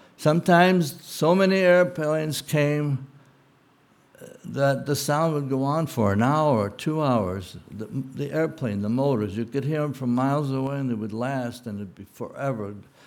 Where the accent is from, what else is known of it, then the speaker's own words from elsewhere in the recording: Ukraine; I'm from Ukraine.